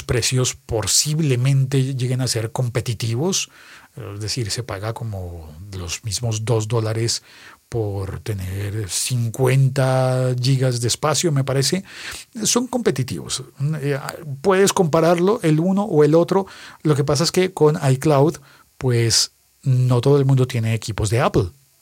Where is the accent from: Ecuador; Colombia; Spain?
Colombia; en mi país le llamaríamos la colombianada o la malicia indígena